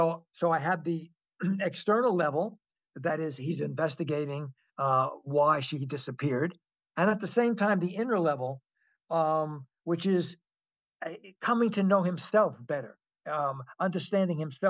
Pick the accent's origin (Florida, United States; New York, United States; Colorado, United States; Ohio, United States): New York, United States; Bronx; I'm from New York. I grew up in the Bronx.